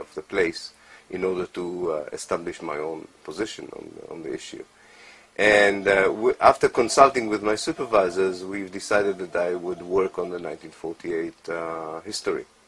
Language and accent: English; Haifa, Haifa District, Israel; I was born in Haifa. I lived most of my life here.